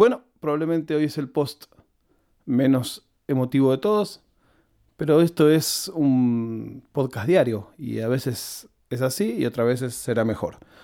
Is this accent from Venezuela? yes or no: no; Banfield, Buenos Aires Province, Argentina; Lo digo yo que soy banfileño y bonaerense.